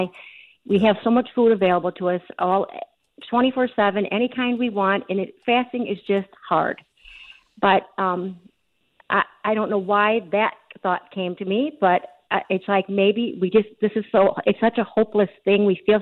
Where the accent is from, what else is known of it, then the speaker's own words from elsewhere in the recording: Illinois, United States; I don't want to leave my home state. You know, my family's got a business here. I mean, I've been raised in Illinois